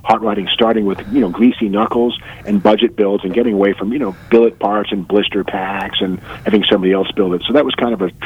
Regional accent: New York City, New York, United States; born there; also born or lived in California; now in Massachusetts, United States; Yeah, I was born in New York City. Don't hold that against me.

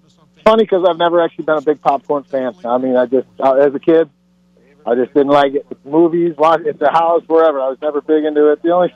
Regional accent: Chicago, Illinois, United States; we're big Mike Alstott fans because we're from Chicago.

